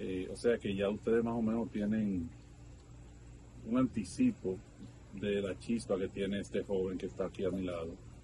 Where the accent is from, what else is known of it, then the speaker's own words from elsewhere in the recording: Santo Domingo, Distrito Nacional, Dominican Republic; yo soy de Villajuana y yo recuerdo dos o tres peleas que tuve con algún carajito